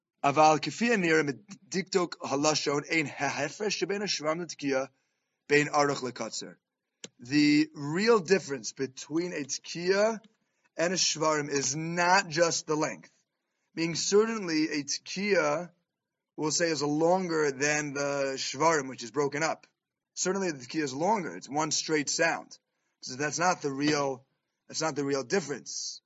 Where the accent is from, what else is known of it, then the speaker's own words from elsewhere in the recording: Jamaica Estates, New York, United States; You know, I grew up in Jamaica States, if I'm not mistaken